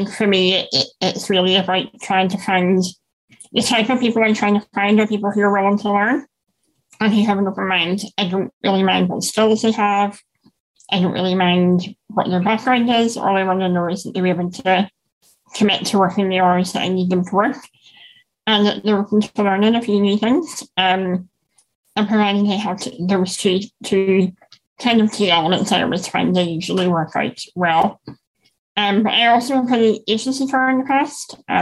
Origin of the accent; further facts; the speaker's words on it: Northern Ireland, United Kingdom; as I'm sure you can tell by my accent. I'm from Northern Ireland